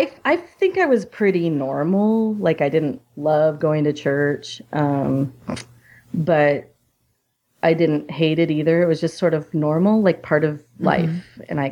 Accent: Vancouver, Washington, United States; I grew up here in the Portland, Oregon area, in Vancouver, Washington.

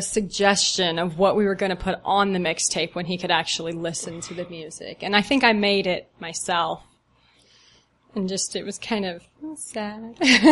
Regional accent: Phoenix, Arizona, United States; born there; also born or lived in California / Texas / Missouri / Kansas; I was born in Phoenix. That's where my parents grew up, and I lived all over the place. Actually, I lived in like 7 different states growing up. So. California, Texas, Missouri, Kansas, Arkansas

